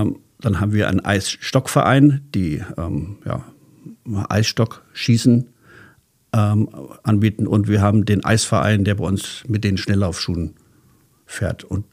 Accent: Frankfurt, Hesse, Germany; Also als ich klein war, ich komme aus Frankfurt, ich bin auch auf einer Eisbahn groß geworden

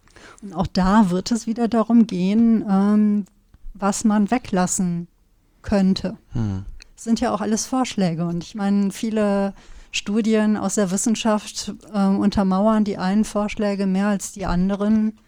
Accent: North Rhine-Westphalia, Germany; ich komme ja aus dem Sauerland

